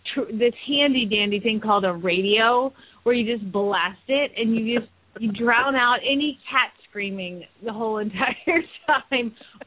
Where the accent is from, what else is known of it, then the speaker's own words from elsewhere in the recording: Phoenix, Arizona, United States; from Phoenix, Arizona